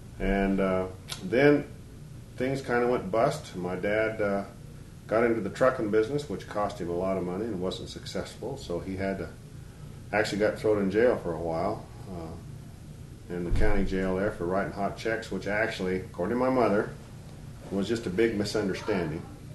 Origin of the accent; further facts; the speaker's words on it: Albuquerque, New Mexico, United States; born there; I was born in Albuquerque, New Mexico, a long time ago. Seems like a long time ago. My parents were people from Texas, generally, and had kind of moved with the jobs into New Mexico.